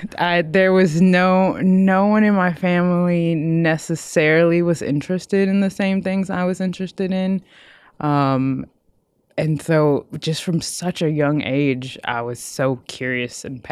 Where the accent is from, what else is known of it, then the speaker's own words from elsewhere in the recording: Austin, Texas, United States; So I'm originally from Austin, Texas. So grew up sort of with a lot of green around me.